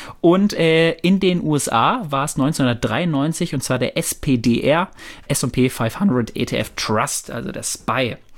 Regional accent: Bochum, North Rhine-Westphalia, Germany; born there; ich bin in Bochum geboren worden, im Ruhrgebiet, wo die Kohle tief im Westen.

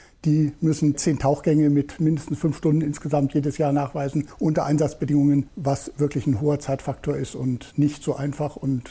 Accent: Pöcking, Bavaria, Germany; in meiner Heimatgemeinde in Pöcking ist das Hallenbad irgendwann renoviert worden

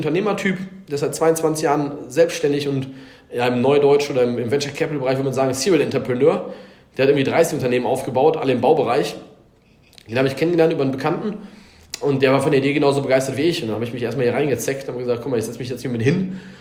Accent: North Rhine-Westphalia, Germany; also born or lived in United States; Ich bin gebürtiger Ostwestfale. Also ich bin irgendwie hier aufgewachsen. Irgendwann mal mit 15 erstmal in die USA gegangen.

